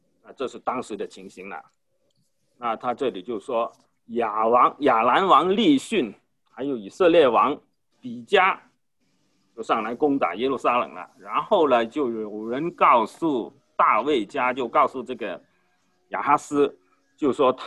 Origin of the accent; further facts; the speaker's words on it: Guangdong, China; 这是我们广东人喝的汤哈，老火靓汤。我们广东人很喜欢吃饭之前就放一些汤